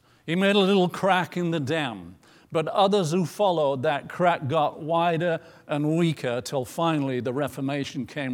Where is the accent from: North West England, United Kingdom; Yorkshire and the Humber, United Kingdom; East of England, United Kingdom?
Yorkshire and the Humber, United Kingdom; York; a little town not far from my hometown of York